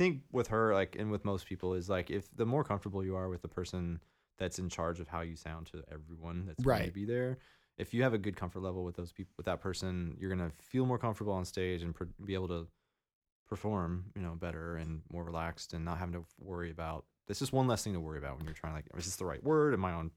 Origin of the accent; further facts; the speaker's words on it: Louisiana, United States; I'm originally from Louisiana, and my best friend, right before I moved away, was from here.